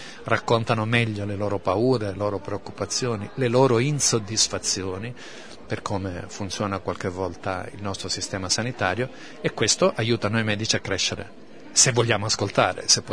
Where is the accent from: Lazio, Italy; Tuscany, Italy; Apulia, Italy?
Apulia, Italy; born there; Io sono nato in provincia di Lecce, mia mamma era nata a Napoli, quindi insomma non è che sono uno straniero da queste parti